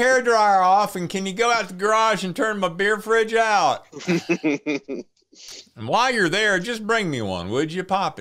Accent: North Carolina, United States; born there; which I was born in Forsyth County.

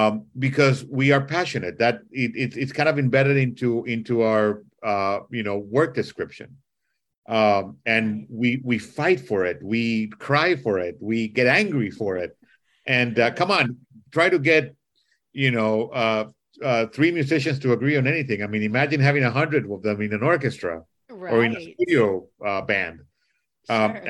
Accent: Costa Rica; also born or lived in Nicaragua; listen, I'm from Costa Rica and Nicaragua.

